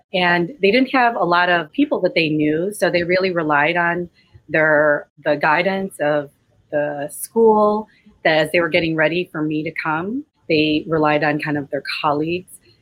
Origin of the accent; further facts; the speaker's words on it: Chicago, Illinois, United States; I grew up in Chicago, like right in the heart of the city. I just moved out actually to the suburbs when I was an adult.